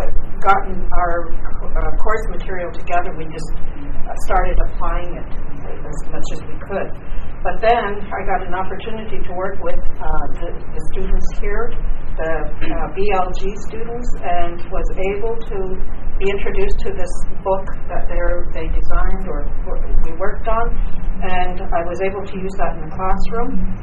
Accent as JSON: {"language": "English", "town": "Kainai", "region": "Alberta", "country": "Canada"}